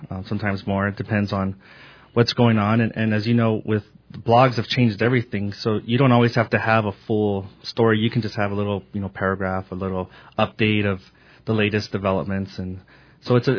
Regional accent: Marana, Arizona, United States; Well, the main thing is that I'm from this area, Southern Arizona. I grew up in Marana, but you know it's all Tucson metropolitan area, and I love Tucson.

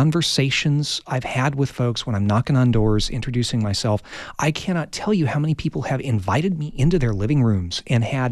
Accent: Gary, Indiana, United States; Gary, Indiana.

